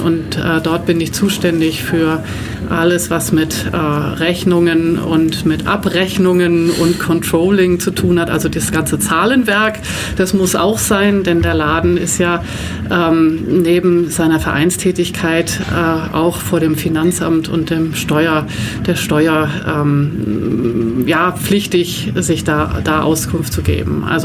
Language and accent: German; Hamburg, Germany; born there; now in Ulm, Germany; Ich selber bin gebürtige Hamburgerin, lebe aber schon seit Anfang der 2000er hier in Ulm.